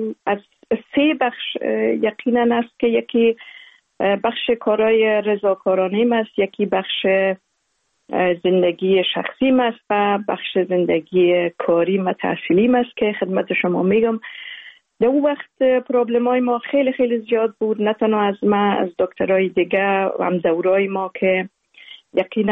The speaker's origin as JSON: {"language": "Persian", "region": "Kabul", "country": "Afghanistan", "tie": "born or raised there", "also_born_or_lived": "Uruzgan / Zabul / Maymana", "said": "کودکی را و طفولیت خود در ولایات مختلف افغانستان گذشتاندیم. مکتب ابتدایی را در قریه بایان، ولایت اروزگان، زابل، میمنه و همچنان در کابل لیسه را"}